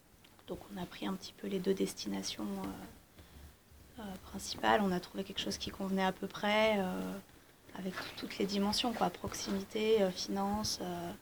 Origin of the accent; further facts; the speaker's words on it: Bourgogne-Franche-Comté, France; also born or lived in Lyon; on a habité à Lyon 6 ans avant, mais sinon, moi, je suis originaire du Jura, et lui, il est originaire d'Ardèche, donc plutôt des coins bien ruraux.